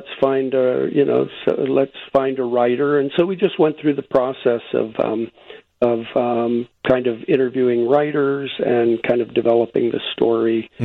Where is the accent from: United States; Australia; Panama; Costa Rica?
Panama; I grew up in Panama.